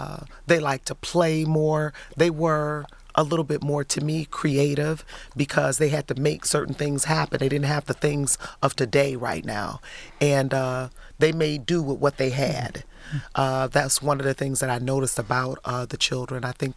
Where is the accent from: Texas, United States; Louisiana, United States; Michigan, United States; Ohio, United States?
Michigan, United States; Highland Park; born there; I was born in Highland Park, though, in 65 at Detroit Osteopathic Hospital, which doesn't exist anymore.